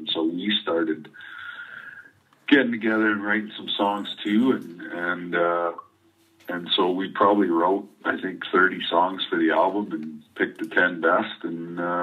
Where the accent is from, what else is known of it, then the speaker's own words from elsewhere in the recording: Canada; we recorded the album here right here in Calgary because you know, I'm Canadian